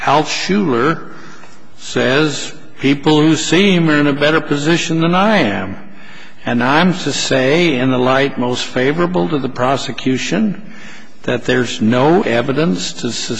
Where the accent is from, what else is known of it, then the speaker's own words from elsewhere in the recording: Idaho, United States; and I don't know how to say his name because I'm from Idaho